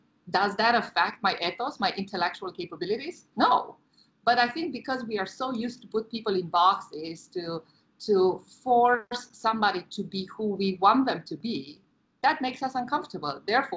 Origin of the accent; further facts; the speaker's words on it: Romania; so I was raised in Romania. I went to college there.